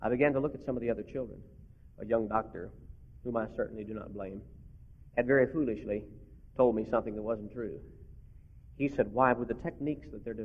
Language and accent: English; Kentucky, United States; I was raised in Northern Kentucky.